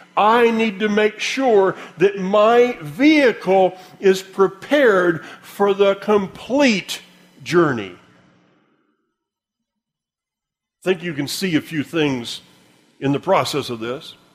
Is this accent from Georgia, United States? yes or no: no; Florida, United States; I'm from Florida. Don't they know that? The first time I'd ever seen snow was in Alabama in a freak snowstorm. I grew up surfing.